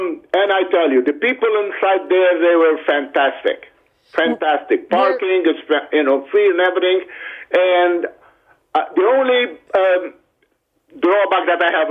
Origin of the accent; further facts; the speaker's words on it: Malta; now in Canada; I'm from Malta.